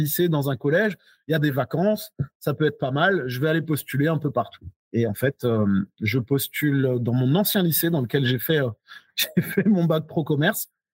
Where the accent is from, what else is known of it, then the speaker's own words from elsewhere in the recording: Grand Est, France; moi, j'ai grandi en Alsace